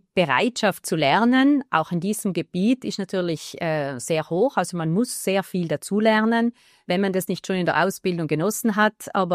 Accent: South Tyrol, Italy; nicht in meiner Heimatgemeinde, wo ich aufgewachsen bin und das wäre jetzt Bad Schins, sondern im Unterland in Neumarkt.

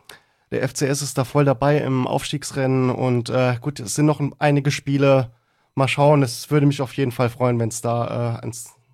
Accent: Saarland, Germany; also born or lived in Berlin; Also ich bin in Berlin geboren. Ich bin aber schon als Kind ins Saarland, weil meine Mutter aus dem Saarland ist.

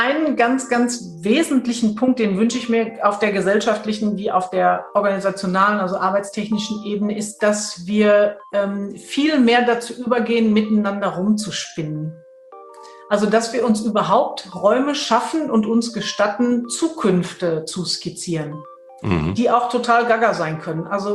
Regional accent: Dortmund, North Rhine-Westphalia, Germany; born there; ich bin gebürtige Dortmunderin

